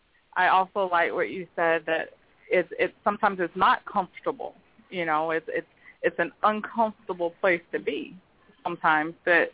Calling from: Fort Lauderdale, Florida, United States; I'm calling from Fort Lauderdale.

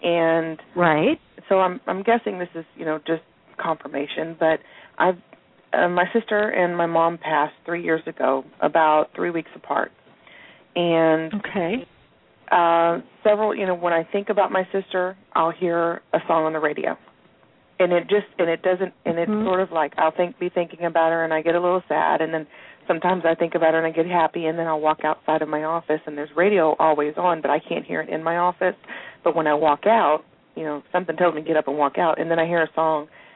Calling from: Texas, United States; Hi there. … I'm calling from Texas.

